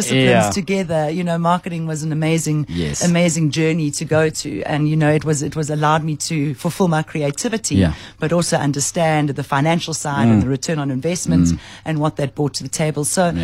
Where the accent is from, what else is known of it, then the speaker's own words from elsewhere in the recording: Durban, KwaZulu-Natal, South Africa; also born or lived in Pietermaritzburg; now in Johannesburg, South Africa; born and bred, schooled in Durban and went to university at KZN University.